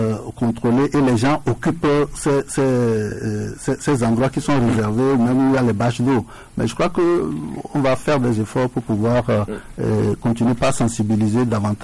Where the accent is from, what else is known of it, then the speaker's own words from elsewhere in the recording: Togo; en sachant que nous sommes tous des Togolais